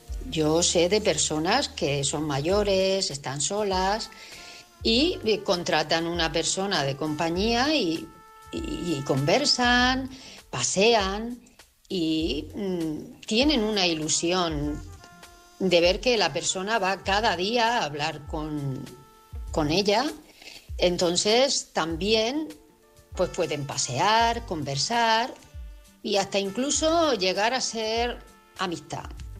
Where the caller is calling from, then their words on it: Madrid, Community of Madrid, Spain; de Madrid.